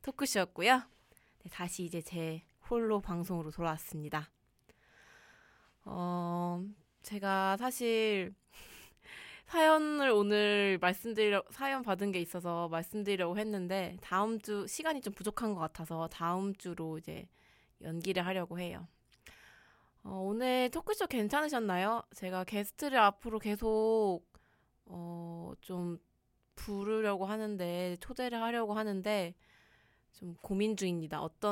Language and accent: Korean; South Korea; 저희 한국도 식민지 시절을 겪었잖아요. 그래서 한국인으로서 많은 것들을 생각하게 되는 규칙인 것 같습니다.